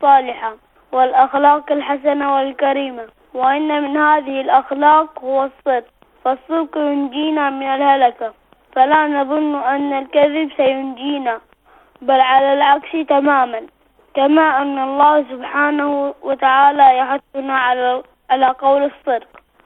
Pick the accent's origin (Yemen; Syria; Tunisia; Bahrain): Bahrain; من البحرين.